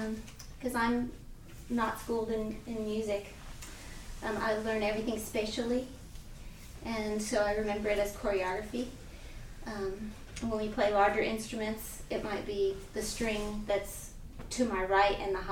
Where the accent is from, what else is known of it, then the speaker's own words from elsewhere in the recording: the South, United States; I'm from the South, so I feel D-A-W-G.